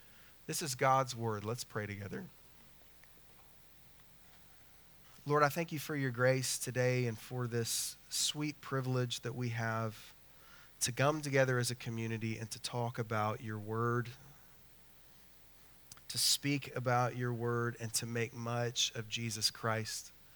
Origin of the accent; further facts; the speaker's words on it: Oklahoma, United States; because I am from Oklahoma and my people are not known for their excellence with language.